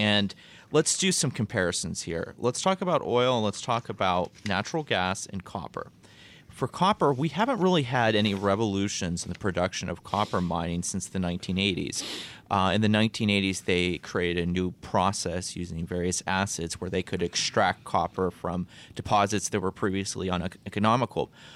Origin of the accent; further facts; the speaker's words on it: Ohio, United States; You know, I'm from Ohio, Northeast Ohio